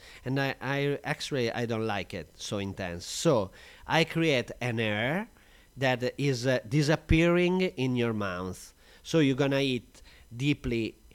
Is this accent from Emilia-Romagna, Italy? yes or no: yes; Modena, Emilia-Romagna, Italy; English is a second language; I'm from Modena